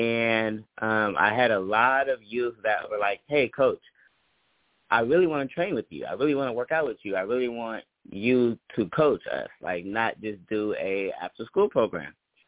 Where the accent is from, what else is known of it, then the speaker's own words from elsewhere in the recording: California, United States; So I'm originally from Bay Area, California.